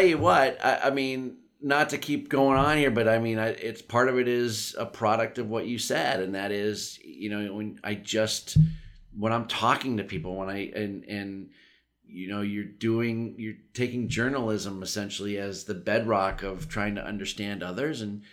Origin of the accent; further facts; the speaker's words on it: Pennsylvania, United States; and I grew up here. And so I grew up in Western Pennsylvania and still got my mother here